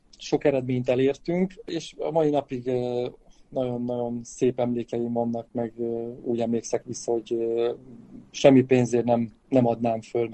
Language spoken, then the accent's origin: Hungarian; Târgu Mureș, Mureș County, Romania; nagyon sok gyerekkori barátom él otthon a Tudorban nőttem fel, és édesapám szüleim Székelytompán élnek a Nyárád mentén